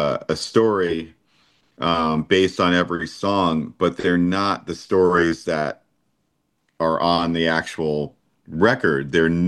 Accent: New York, United States; I grew up on Long Island.

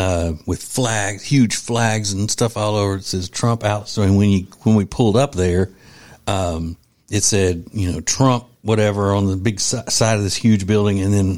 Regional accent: Winnfield, Louisiana, United States; Or as they would call it back in my hometown of Winfield, Louisiana, it's a turd floater.

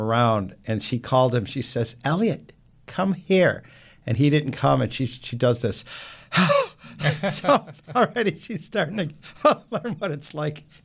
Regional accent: Niagara Falls, New York, United States; I grew up in Niagara Falls, but my mother's family was from the west side of Buffalo

